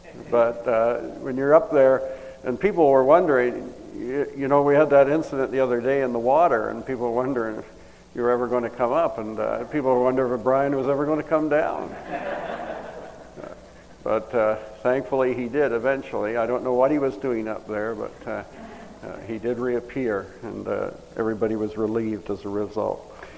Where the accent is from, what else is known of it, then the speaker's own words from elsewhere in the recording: Toronto, Ontario, Canada; I grew up in Toronto, went to Greenwood Gospel Chapel